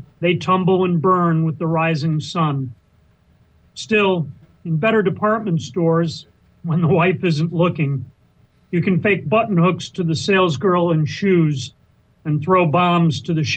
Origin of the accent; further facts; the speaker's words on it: Springfield, Massachusetts, United States; And I grew up in Springfield, Mass, a huge Johnny Unitas fan.